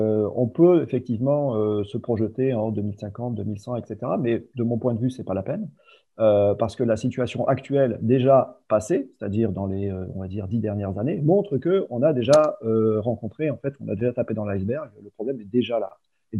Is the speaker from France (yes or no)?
yes; Provence-Alpes-Côte d'Azur, France; on a l'habitude en Provence, moi j'habite enfin, je viens de Provence en grande partie.